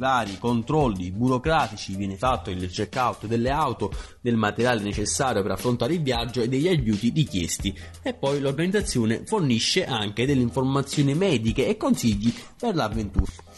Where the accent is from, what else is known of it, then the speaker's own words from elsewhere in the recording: Taranto, Apulia, Italy; Comunque, sono di Tamburi